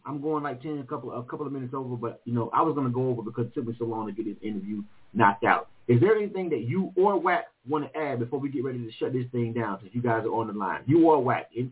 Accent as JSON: {"language": "English", "region": "Florida", "country": "United States", "lives_now": "Atlanta, United States", "said": "I'm from the South. But I'm not born and raised in Atlanta, even though this is my home for 20 years, so it's my second home. But I'm from Florida. I'm not from Miami."}